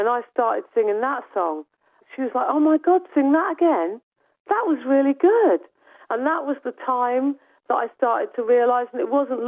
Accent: Coventry, West Midlands, United Kingdom; moved away; Well, I grew up in Coventry, and that's where I went to school, and I lived there with my parents.

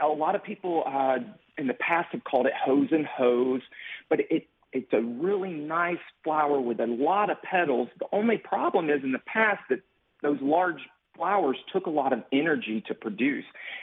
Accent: Alabama, United States; growing up in Alabama, you know, mother always took my picture on Easter

